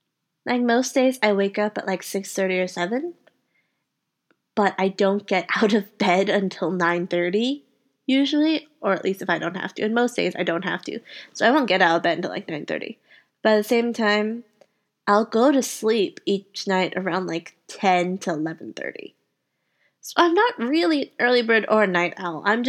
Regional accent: Louisiana, United States; I was born and raised near New Orleans, Louisiana. And because of family issues, I had to move to the West Coast.

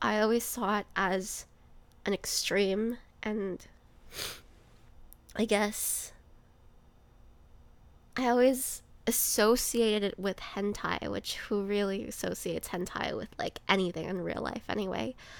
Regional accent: Canada; It's Canadian. I'm Canadian.

